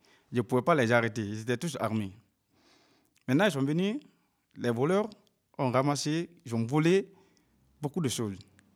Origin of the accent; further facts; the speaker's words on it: Cameroon; Je viens du Cameroun.